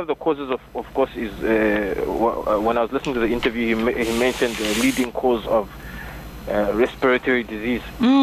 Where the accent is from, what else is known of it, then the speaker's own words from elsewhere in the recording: Namibia; Imagine we come from Namibia.